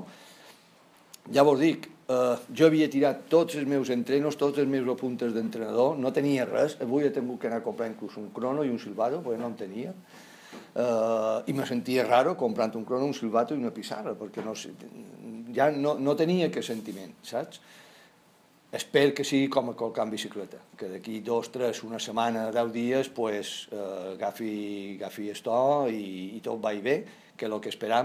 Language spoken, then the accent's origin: Catalan; Balearic Islands, Spain; aquí a Son Moix, com a mallorquí, a Palma